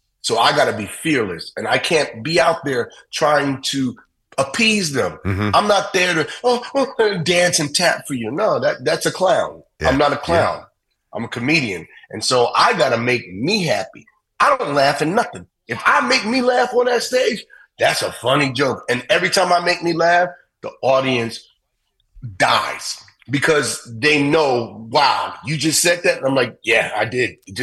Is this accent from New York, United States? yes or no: yes; New York City, New York, United States; But I grew up in New York City, right?